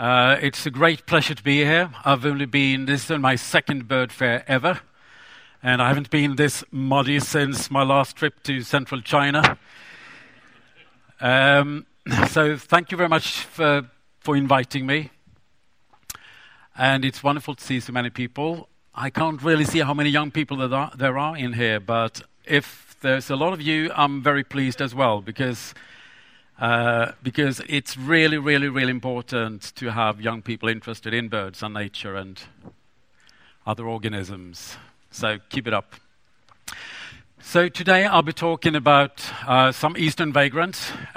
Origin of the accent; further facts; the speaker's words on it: West Coast, Sweden; it was close to where I grew up on the West Coast, but living on the East Coast, I didn't have a chance to go there.